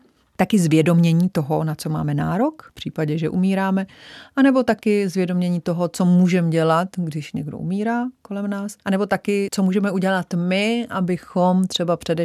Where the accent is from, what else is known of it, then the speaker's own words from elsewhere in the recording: Líbeznice, Central Bohemian Region, Czechia; Já jsem z Líbeznic, kde jsem prostě byla dokonce i v zastupitelstvu 3 volebním období, takže střední Čechy fakt miluju.